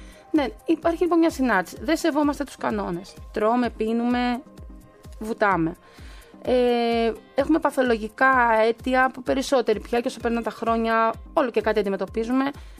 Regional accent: Chania, Crete, Greece; Εγώ γεννήθηκα και μεγάλωσα στα Χανιά.

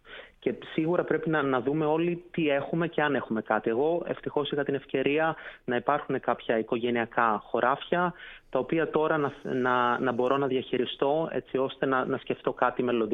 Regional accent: Ilektra, Peloponnese, Greece; περνάω αρκετό χρόνο στο χωριό μου στην Άνω Μεσσηνία, στην Ηλέκτρα. Και σύντομα ελπίζω κιόλας με τη σύντροφό μου να μετακομίσουμε πιο κοντά εκεί πέρα, ίσως στην Καλαμάτα, όχι στο χωριό, γιατί είναι ένα πολύ μικρό χωριό με όχι πολλούς κατοίκους.

